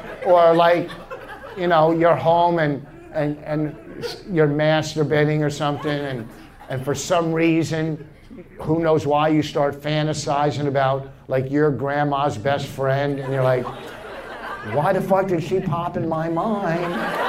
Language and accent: English; New Jersey, United States; I'm from Jersey, and I was in Portland a couple weeks ago.